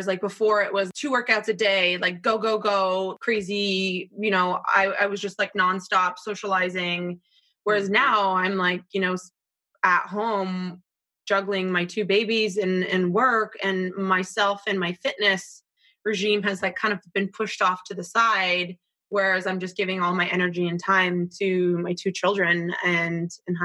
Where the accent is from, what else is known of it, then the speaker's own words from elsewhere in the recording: Canada; now in New York, United States; my last stop was America because I'm originally Canadian. And actually my last stop was New York, and I haven't left New York in 10 years.